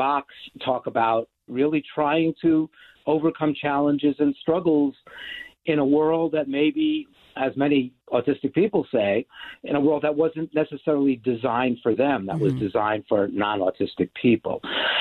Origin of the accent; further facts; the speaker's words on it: New York City, New York, United States; I was a kid growing up in New York City and in a lower middle class family, and my father was able to get me a job working in this print shop in Manhattan.